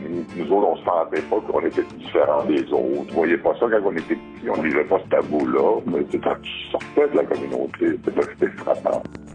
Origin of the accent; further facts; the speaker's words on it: Pessamit, Quebec, Canada; Je suis originaire de Pessamit, sur la Côte-Nord. J'ai passé ma jeunesse jusqu'à l'adolescence sur la Côte-Nord.